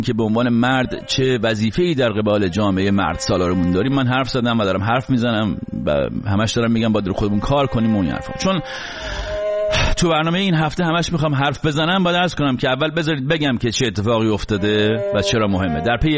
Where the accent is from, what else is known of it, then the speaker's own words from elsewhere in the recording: Iran; بنده به عنوان یک ایرانی بسیار خوشحالم که بالاخره زنان سرزمین من هرچند به صورت محدود ولی جرأت پیدا کردن